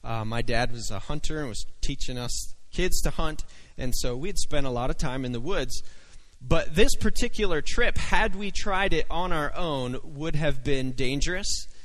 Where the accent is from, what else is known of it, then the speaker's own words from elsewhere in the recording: Pennsylvania, United States; I grew up in Pennsylvania, and we didn't get west of the Mississippi very often.